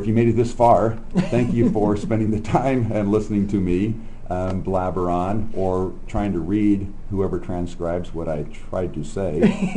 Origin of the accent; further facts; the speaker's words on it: Midwest, United States; And there wasn't where I was growing up in the Midwest.